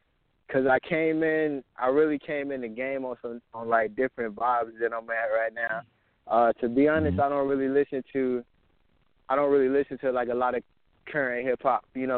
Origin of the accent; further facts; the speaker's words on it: Bainbridge, Georgia, United States; I'm from Bambridge, Georgia.